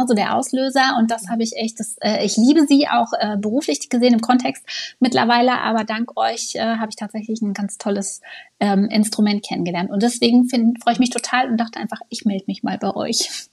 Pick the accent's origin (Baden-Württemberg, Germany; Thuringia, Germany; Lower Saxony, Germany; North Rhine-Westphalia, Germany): North Rhine-Westphalia, Germany; Unna; Also ich bin 42, wohne am Niederrhein, bin aber nicht gebürtig hier geboren, komme gebürtig aus Unna. Das ist kurz hinter Dortmund am Schönkamener Kreuz